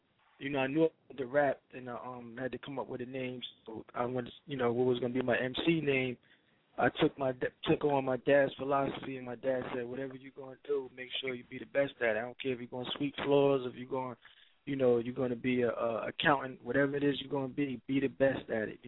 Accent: New Jersey, United States; I'm from New Jerusalem, New Jersey.

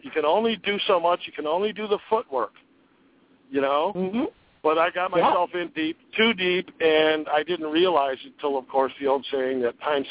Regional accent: Chicago, Illinois, United States; I'm from Chicago. I grew up with you.

